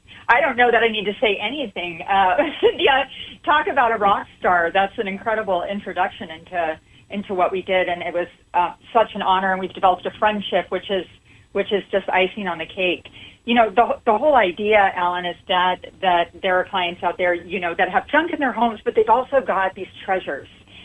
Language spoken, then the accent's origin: English; San Diego, California, United States; And I grew up in San Diego. We've been evacuated many times.